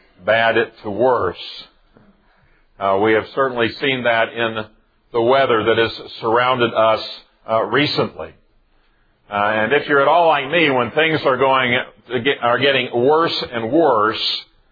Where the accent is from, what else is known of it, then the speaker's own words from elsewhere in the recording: Tulsa, Oklahoma, United States; Those are all things I have been trained to do growing up in Tulsa, Oklahoma, where we're not unfamiliar with severe storms.